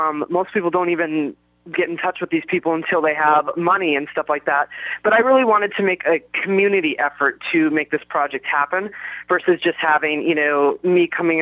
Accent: Minnesota, United States; Yes, I am. I'm originally from Minnesota, and I want to put money back into the pockets of Minnesotans

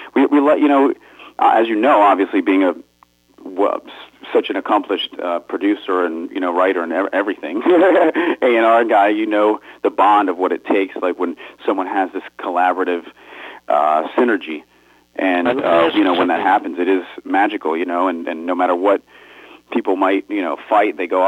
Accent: Fort Lauderdale, Florida, United States; A place called Fort Lauderdale. It's just a little bit north of Miami.

